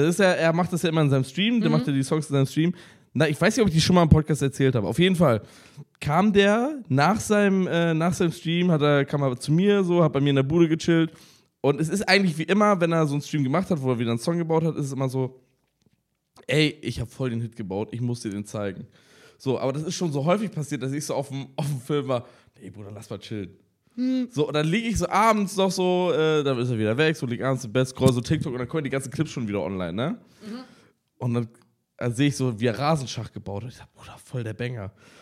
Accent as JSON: {"language": "German", "region": "Northern Germany", "country": "Germany", "said": "ich komm aus Norddeutschland, natürlich."}